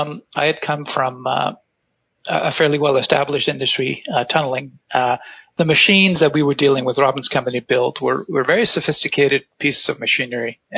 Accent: Iceland; moved away as an adult; now in United States; Yes, correct. Grew up in Iceland. My family still lives there, but as I had finished my engineering education in Iceland, most of us at the tim

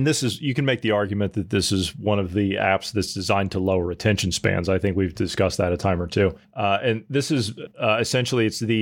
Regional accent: Ohio Valley, United States; I'm from the Ohio Valley, and we used to catch like the tail end of it

